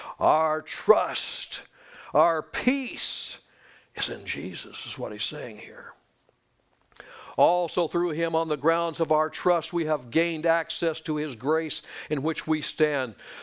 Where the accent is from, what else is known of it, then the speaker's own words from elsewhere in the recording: California, United States; now in Tennessee, United States; and I came from Southern California, and you just couldn't do that at work.